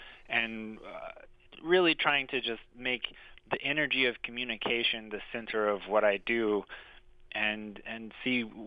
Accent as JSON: {"language": "English", "region": "Oklahoma", "country": "United States", "tie": "born or raised there", "said": "I go back to being a kid and growing up in Oklahoma, not really having access to the kind of classical music experience that you might in New York City or somewhere else."}